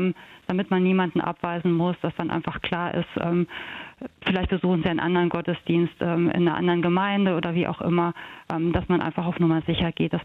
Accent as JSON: {"language": "German", "region": "Saarland", "country": "Germany", "said": "Ich bin ja Saarländerin und lebe wirklich sehr gerne hier."}